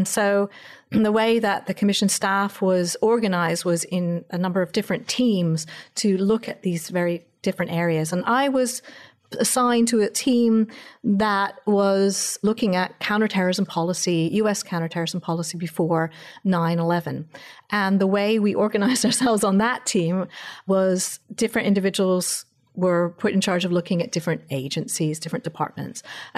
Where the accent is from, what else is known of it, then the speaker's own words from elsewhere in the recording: England, United Kingdom; I'm an American, but I actually grew up in England.